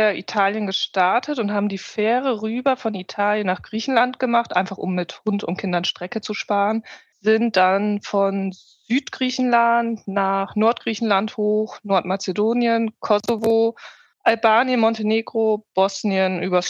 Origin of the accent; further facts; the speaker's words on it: Northern Germany, Germany; ich komme ja auch ursprünglich aus Norddeutschland, vom Deich